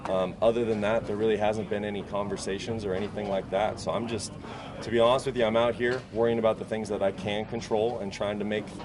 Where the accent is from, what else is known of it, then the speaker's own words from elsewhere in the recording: Montana, United States; also born or lived in Coeur d'Alene, United States; Like I said, I was born in Coeur d'Alene and I grew up over in Montana.